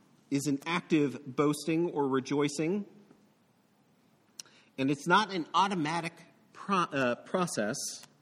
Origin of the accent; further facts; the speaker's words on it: Ireland; I'm Irish, so I have to actively push away from that kind of reaction to suffering.